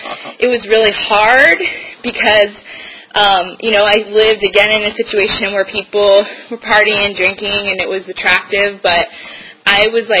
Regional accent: Virginia, United States; I grew up in Fairfax County. Before I got sober, I'd never driven on the Beltway.

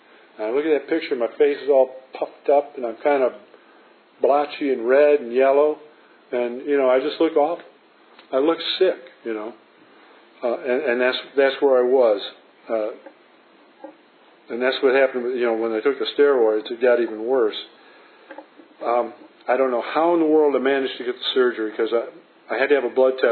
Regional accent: Michigan, United States; And I'm not afraid of the snow. I'm from Michigan. I'm going to go out and shovel snow.

